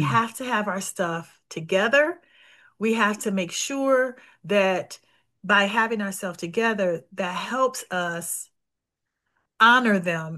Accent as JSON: {"language": "English", "region": "Ohio", "country": "United States", "said": "We're from Ohio."}